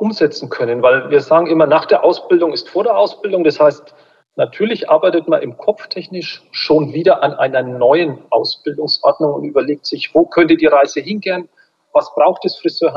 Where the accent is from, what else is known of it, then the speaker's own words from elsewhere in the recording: Bavaria, Germany; Ich komme ja mehr so aus dem Frankenländle